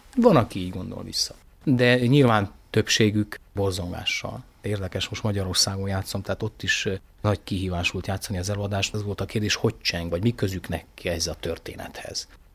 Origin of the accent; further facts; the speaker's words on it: Brasov, Brașov County, Romania; én Brassóban nőttem föl, tehát gyakorlatilag majdnem egyszerre tanultam meg román és magyarul